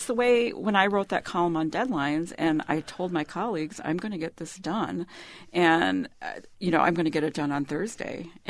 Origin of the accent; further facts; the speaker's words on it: Minnesota, United States; but I'm from Minnesota and I'm a really honest person and I just can't lie.